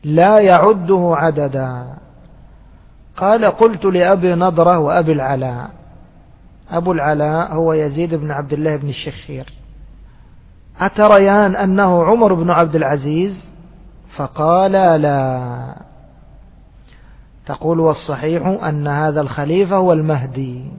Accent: Egypt; احنا نقول عندنا في مصر بلاش بالكبشة

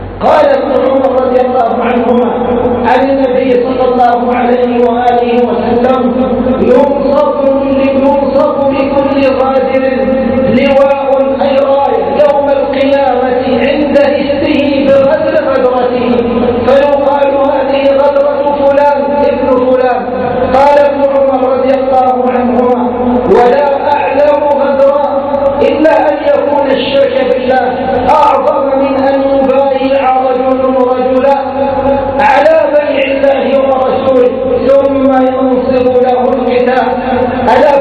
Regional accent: Egypt; اللهم احفظ هذه البلاد، بلادنا مصر وسائر بلاد المسلمين

